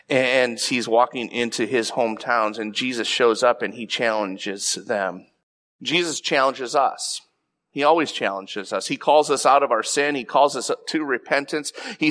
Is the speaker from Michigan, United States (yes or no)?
yes; Painesdale, Michigan, United States; down and coming into Painesdale, and I remember this feeling of being very, very overwhelmed. This is my hometown. This is the place where people knew me as a kid.